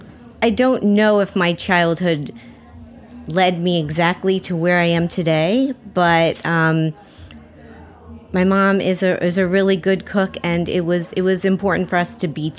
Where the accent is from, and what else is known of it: Miami, Florida, United States; born or raised there